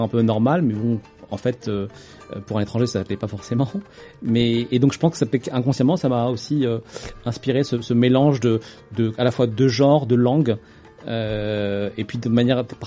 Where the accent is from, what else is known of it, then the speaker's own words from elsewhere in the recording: Algiers, Algiers Province, Algeria; c'est une bibliothèque très éclectique dans laquelle j'ai grandi à Alger.